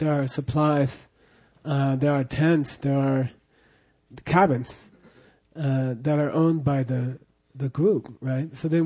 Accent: New Jersey, United States; Where I grew up in New Jersey at the temple, every time we had Sechu, me and Jampa would just be we'd grimace

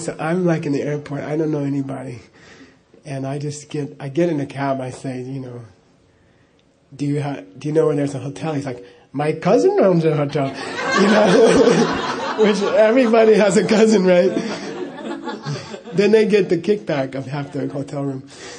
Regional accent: Arizona, United States; also born or lived in Los Angeles; So, I grew up in Arizona. I was born in L.A., grew up in Arizona.

